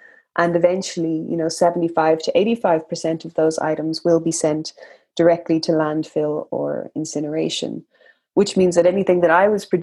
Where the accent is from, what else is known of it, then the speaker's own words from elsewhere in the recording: Ireland; I'm Irish and I'm a fashion designer by trade. I studied at NCAD in Dublin, the National College of Art and Design.